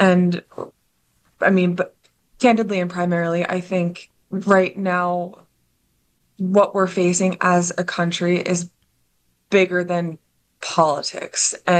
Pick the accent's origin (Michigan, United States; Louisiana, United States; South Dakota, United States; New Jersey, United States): New Jersey, United States; Pennington; Well, I grew up right outside of Princeton in Pennington, New Jersey. I graduated from Hopewell Valley.